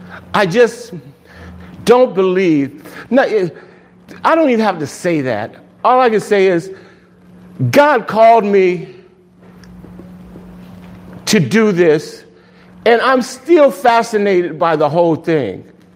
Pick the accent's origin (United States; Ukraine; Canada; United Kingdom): United States; Los Angeles, California; So that's, I'm from South Central LA.